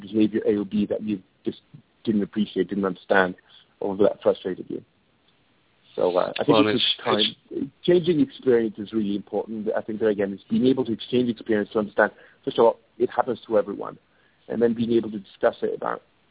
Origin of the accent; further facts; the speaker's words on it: India; Yes, I'm Indian, but whether I'm a Punjabi or whether I'm a Tamilian is a very different thing.